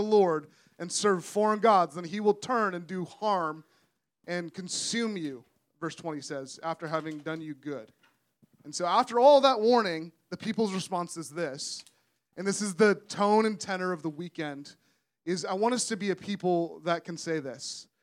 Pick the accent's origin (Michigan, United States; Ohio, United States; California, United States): California, United States; San Francisco; So I grew up in San Francisco